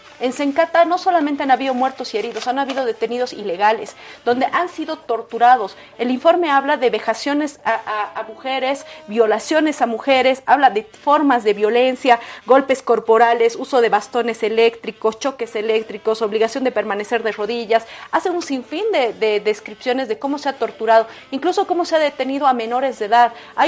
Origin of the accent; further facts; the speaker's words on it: Bolivia; Hay una palabra clave que tenemos que recordar como bolivianos y bolivianas